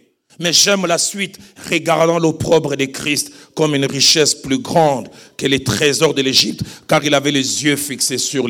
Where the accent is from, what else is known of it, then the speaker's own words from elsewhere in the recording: Kinshasa, DR Congo; chez nous à Kinshasa, dans notre grand stade, le stade des martyrs.